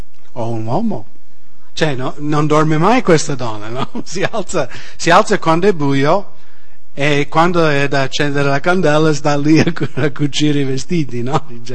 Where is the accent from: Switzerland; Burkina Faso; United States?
United States; Italian is a second language; now in Italy; Nel mio paese, negli Stati Uniti, è più o meno come Nord Italia.